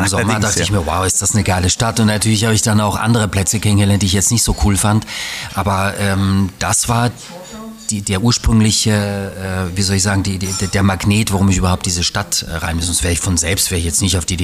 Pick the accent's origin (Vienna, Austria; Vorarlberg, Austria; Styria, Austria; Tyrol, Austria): Styria, Austria; Graz; moved away as an adult; now in Berlin, Germany; in Graz, wo ich herkomme. Ne? Das ist auch eine schöne Stadt, das ist eine hübsche Stadt.